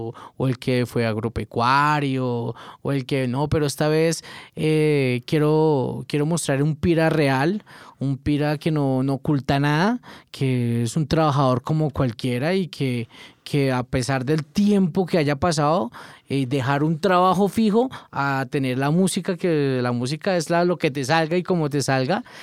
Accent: Silvania, Cundinamarca, Colombia; also born or lived in Bogotá; Sí, de toda mi familia es de Silvania. O sea, nací en Bogotá, pero mi niñez estuvo en Silvania, Cundinamarca.

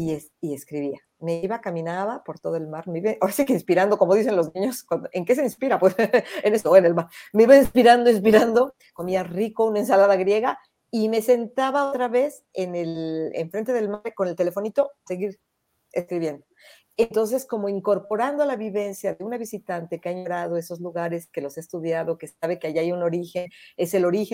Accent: Mexico City, Mexico; born there; now in San Miguel de Allende, Mexico; yo soy tierra adentro, les comentaba antes de entrar a Natalia, antes de entrar a la escena, que yo estoy ahora en San Miguel de Allende, Guanajuato, es corazón del continente de México, ¿no? Yo nací en la Ciudad de México

